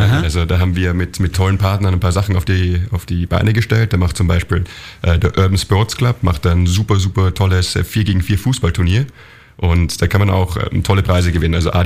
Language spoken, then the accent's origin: German; Austria; Ich bin ja Österreicher.